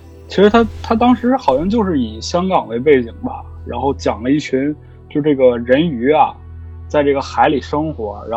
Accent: Jilin, China; 就是我是吉林人嘛

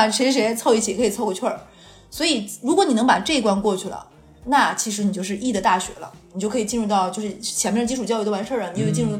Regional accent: Northeast China, China; 我小的时候在东北的时候特别喜欢吃那个东北的麻辣烫和米线

